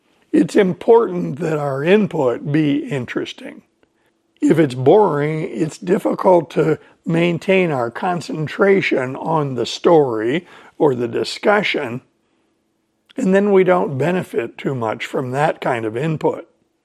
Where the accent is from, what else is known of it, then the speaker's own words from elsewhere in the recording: East Coast, United States; Let's go back to when I was a child growing up on the East Coast of the United States.